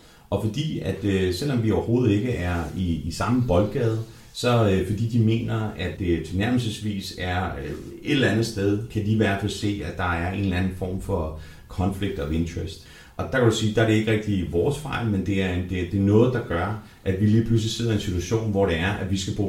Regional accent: Capital Region of Denmark, Denmark; Og så jeg selv er født og opvokset på Vestegnen, så jeg kender Glostrup.

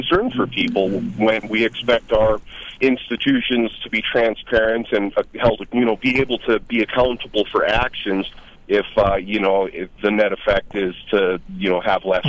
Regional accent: North Dakota, United States; My home state of North Dakota is one of the few instances where I've seen Marcy's Law being cited by law enforcement.

